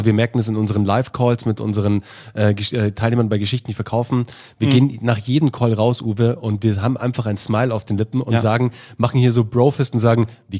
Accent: Munich, Bavaria, Germany; Und ich bin als Münchner Jung sozusagen, der Bursche vom Land, komme ich da in die große Stadt

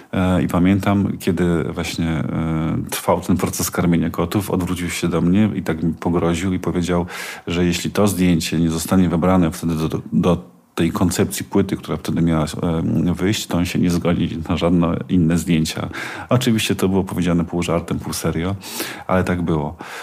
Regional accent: Silesian Voivodeship, Poland; Ja mieszkam, wychowałem się na Górnym Śląsku, więc dla mnie to jest bardzo ważny region.

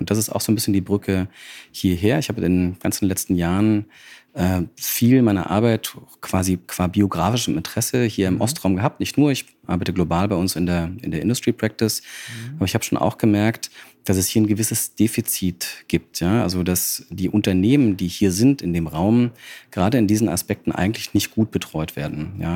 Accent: Görlitz, Saxony, Germany; now in Berlin, Germany; Ich bin geboren und aufgewachsen in Görlitz. Das ist so ziemlich der östlichste Ort, den wir in Deutschland haben.

